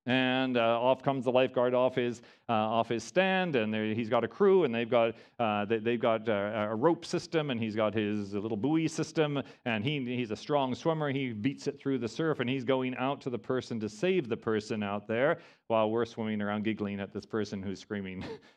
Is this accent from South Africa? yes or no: yes; Indian Ocean coast, South Africa; I grew up on the Indian Ocean of South Africa.